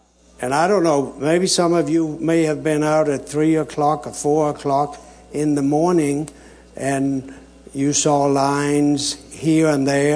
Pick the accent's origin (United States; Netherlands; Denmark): Denmark; I'm from Denmark. In Denmark at that time of year, the sun goes down about 3 o'clock and 3:30 is dark.